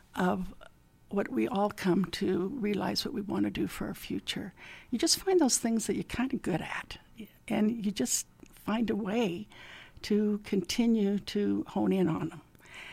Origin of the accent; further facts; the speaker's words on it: Salt Lake City, Utah, United States; You know, I'm a Utah kid. I'm Utah. I grew up in Salt Lake and had just a wonderful, wonderful childhood.